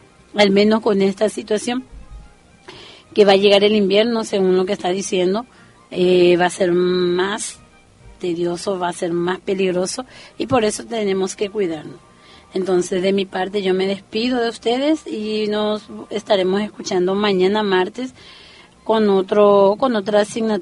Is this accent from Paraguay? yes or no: yes; Paraguay; otras leyendas que tenemos nosotros como paraguayos